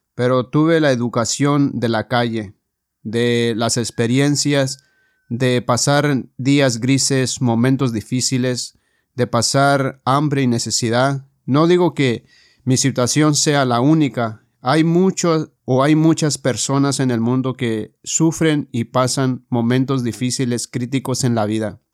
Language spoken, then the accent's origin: Spanish; Mexico; como yo mexicano, siempre escuchamos que la práctica hace el maestro